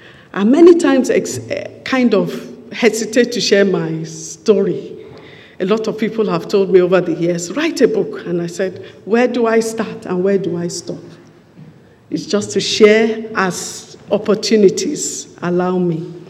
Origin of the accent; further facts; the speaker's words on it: Nigeria; also born or lived in Leeds; I was born into a religious family. I was born in Leeds, in UK, and my parents went back. Okay, that's the 70s. But my parents went back to Nigeria with all of us.